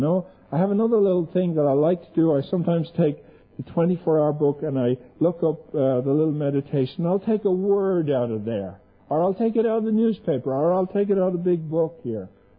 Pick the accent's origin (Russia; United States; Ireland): Ireland; Dublin, Leinster; But I grew up in Dublin, Ireland, you know